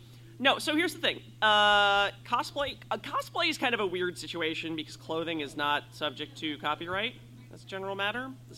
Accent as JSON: {"language": "English", "region": "New Jersey", "country": "United States", "said": "I'm from New Jersey."}